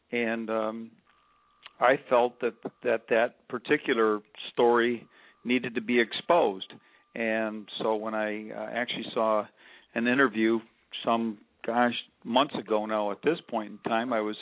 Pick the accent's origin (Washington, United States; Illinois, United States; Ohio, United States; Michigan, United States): Michigan, United States; born there; I was born in Michigan. Yes, that's correct.